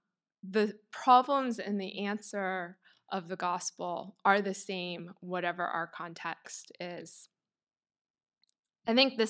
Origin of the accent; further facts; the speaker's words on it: United States; I think for me, as an American